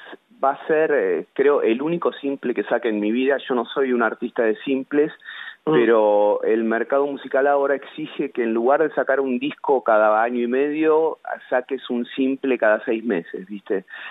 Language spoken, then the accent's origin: Spanish; Buenos Aires, Argentina; Yo soy un orgulloso hombre proveniente de San Telmo, la República de San Telmo, en Buenos Aires, y recontra porteño. Tengo adoquín, que son las piedras de las calles, y casas viejas en las venas.